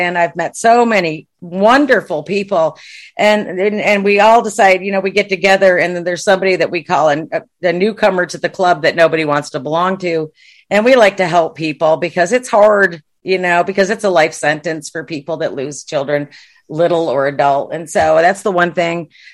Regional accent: Watertown, New York, United States; now in Texas, United States; I grew up in Watertown, New York.

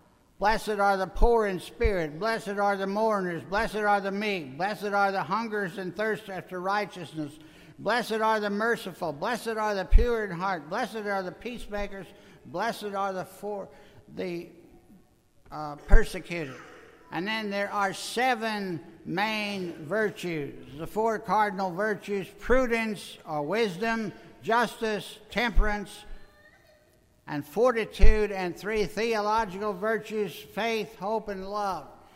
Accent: Missouri, United States; because I grew up in Missouri, and I said, "You got to show me." But my real home is not Missouri either.

